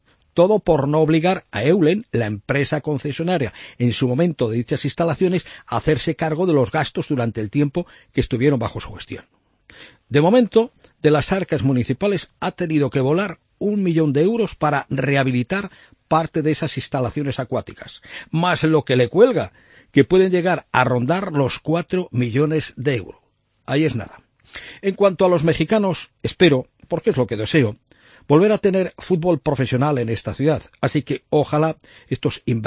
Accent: Salamanca, Castile and León, Spain; como salmantino

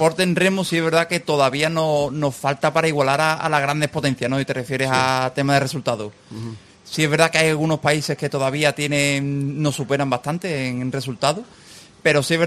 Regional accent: Seville, Andalusia, Spain; nosotros llevamos desde pequeñito aquí en el Náutico, somos los dos de Sevilla, tenemos la suerte de que la selección se concentra en Sevilla y nosotros somos de Sevilla

